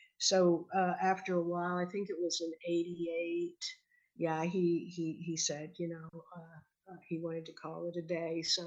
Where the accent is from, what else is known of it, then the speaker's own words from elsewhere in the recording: United States; since I am American, I had a work permit so I could stay over there.